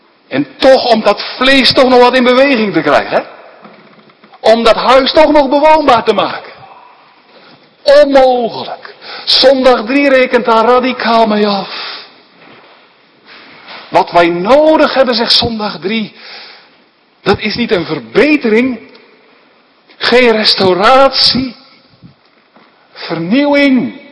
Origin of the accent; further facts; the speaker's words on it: Werkendam, North Brabant, Netherlands; dan zag je wel eens in het dorp bij ons in Werkendam, waar ik opgroeide